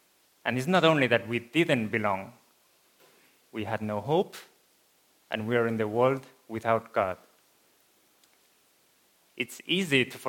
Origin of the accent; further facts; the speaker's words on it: Spain; I was born and raised in Spain in the 90s. For many years, I was the only foreigner in my class, the only Christian.